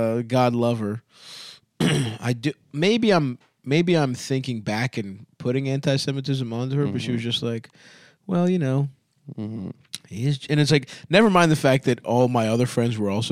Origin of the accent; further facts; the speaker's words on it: Philippines; I'm Filipino. So yeah, that's kind of Mexican.